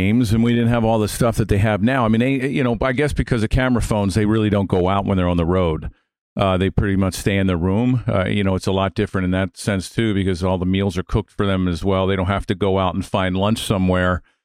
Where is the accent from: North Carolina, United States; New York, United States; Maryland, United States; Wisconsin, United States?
Maryland, United States; Baltimore; I grew up in Baltimore, so I was a big Oriole fan, and I knew the history of the game.